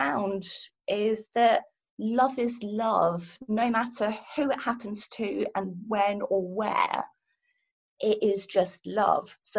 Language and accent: English; United Kingdom; I am British. I love classics.